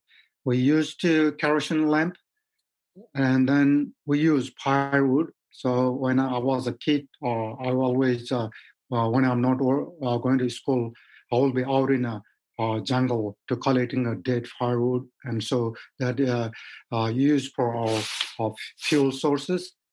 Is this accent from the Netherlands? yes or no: no; Thame, Koshi Province, Nepal; Well, it's a small town. We all know each other. Grew up with 8 siblings.